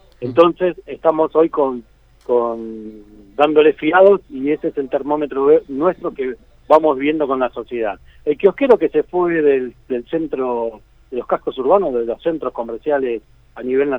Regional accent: Lomas de Zamora, Buenos Aires Province, Argentina; Así es, soy del partido de Lomas de Zamora

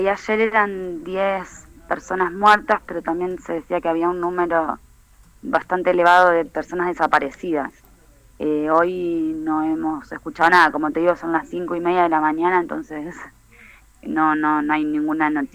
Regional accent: Santa Fe, Argentina; Yo soy de Santa Fe Capital.

